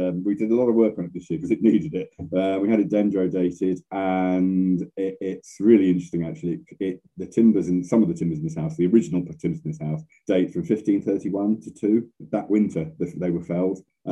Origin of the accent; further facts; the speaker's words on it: Enfield, London, United Kingdom; I was a North Londoner, Enfield.